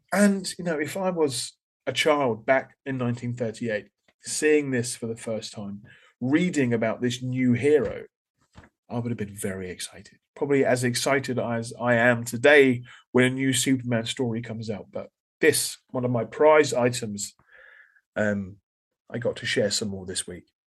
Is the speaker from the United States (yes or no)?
no; Portsmouth, South East England, United Kingdom; As you know, Portsmouth Comic Con means a lot to me. Not only is it based in my hometown